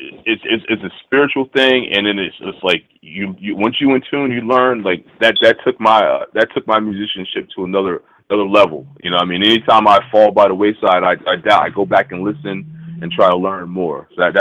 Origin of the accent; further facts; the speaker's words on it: Lakewood, New Jersey, United States; And one of the gentlemen from … is from my hometown, you know. He lived in my hometown, Lakewood, New Jersey